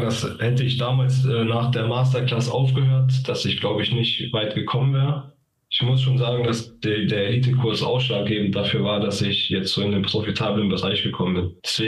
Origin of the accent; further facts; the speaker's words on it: Oberhausen, North Rhine-Westphalia, Germany; Ich komme aus Oberhausen.